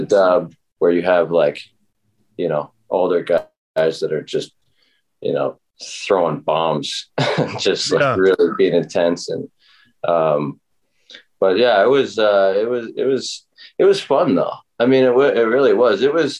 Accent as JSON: {"language": "English", "town": "Edmonton", "region": "Alberta", "country": "Canada", "tie": "born or raised there", "said": "No, I was an Oilers fan, but I like playing Sabres for that video game. I like playing them on NHL."}